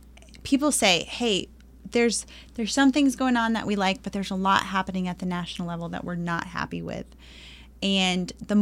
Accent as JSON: {"language": "English", "town": "Juárez", "region": "Chihuahua", "country": "Mexico", "tie": "born or raised there", "also_born_or_lived": "El Paso, United States", "moved": "as an adult", "said": "We grew up in Mexico, right on the border between Juarez, Mexico, and El Paso, Texas. And after undergrad, I moved to work in Kabul, Afghanistan"}